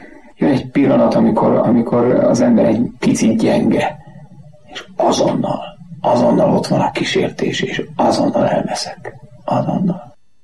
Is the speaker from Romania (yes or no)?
no; Slovakia; Felvidéki kisfaluból származom, egy 1000 lakosú római katolikus falu. A mi plébánia templomunk az Bacsfa Szent Antal